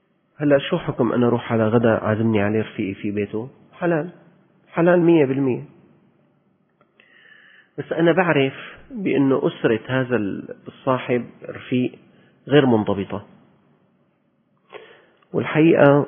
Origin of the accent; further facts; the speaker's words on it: Syria; ليش البياعين عندنا بالشام كانوا كلما باعوك شيء